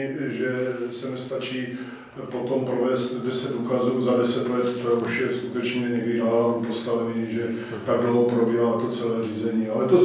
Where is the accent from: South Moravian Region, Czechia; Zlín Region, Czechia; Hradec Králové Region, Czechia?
South Moravian Region, Czechia; Brno; kdo a jak ovládal Prahu, já nevím, já jsem z Brna, jo